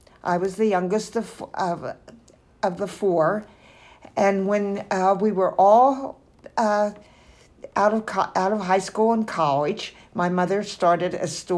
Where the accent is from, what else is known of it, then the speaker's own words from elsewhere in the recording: Carversville, Pennsylvania, United States; I grew up in Carversville, Pennsylvania, which is not far from Doylestown.